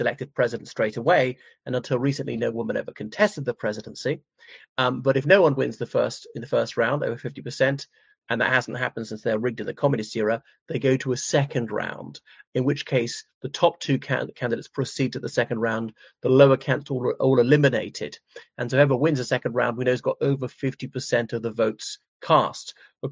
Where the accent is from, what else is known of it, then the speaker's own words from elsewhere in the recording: Ireland; from Ireland.